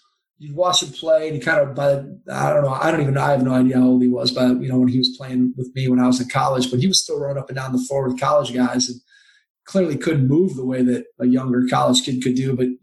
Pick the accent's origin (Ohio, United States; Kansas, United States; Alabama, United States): Ohio, United States; Strongsville; So I grew up in Cleveland, Ohio. So a suburb of Cleveland called Strongsville.